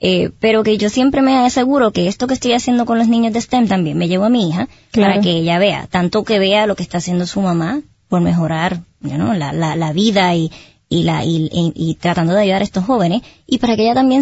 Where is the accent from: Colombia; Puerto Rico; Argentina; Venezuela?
Puerto Rico; Sabana Grande; en mi casa, una familia humilde, soy de Sabana Grande, siempre digo que soy petatera